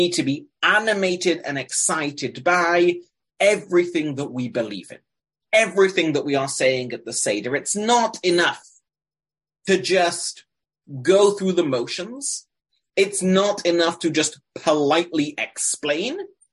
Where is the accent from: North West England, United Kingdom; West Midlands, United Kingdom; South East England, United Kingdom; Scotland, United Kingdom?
North West England, United Kingdom; Manchester; now in abroad; my identity as a Mancunian, as someone from England living in a foreign country, right?